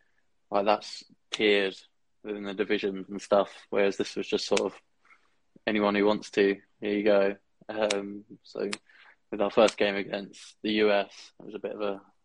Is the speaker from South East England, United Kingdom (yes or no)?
yes; South East England, United Kingdom; I'm from Kent.